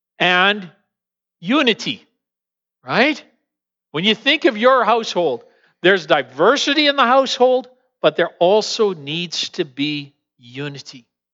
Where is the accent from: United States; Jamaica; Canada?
Canada; I wasn't used to it as a Canadian.